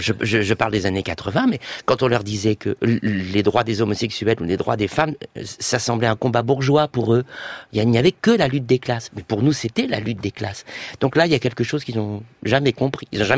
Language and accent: French; France; first language French; Moi, je suis français, absolument français, pas de doute, je parle français, ma langue c'est le français.